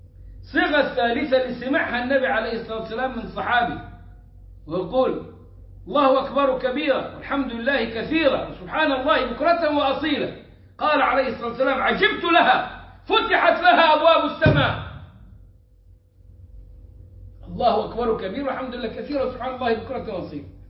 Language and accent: Arabic; Upper Egypt, Egypt; وعندنا في الصعيد وفي السودان